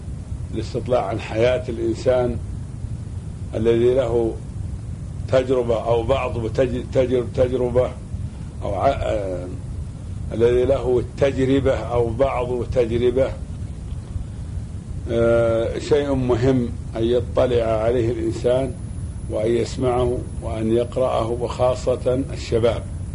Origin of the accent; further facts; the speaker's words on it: Buraidah, Al-Qassim, Saudi Arabia; born there; أنا ولدت في مدينة بريدة عام 62 للهجرة، يعني 1362